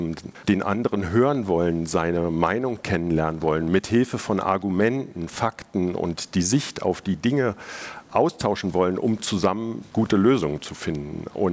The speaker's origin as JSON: {"language": "German", "region": "Berlin", "country": "Germany", "said": "dass die amerikanischen Familien auf mich als Berliner sehr, sehr offen zugegangen sind"}